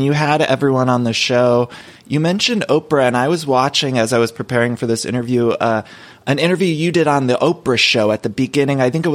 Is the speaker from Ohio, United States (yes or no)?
yes; Solon, Ohio, United States; from Solon, Ohio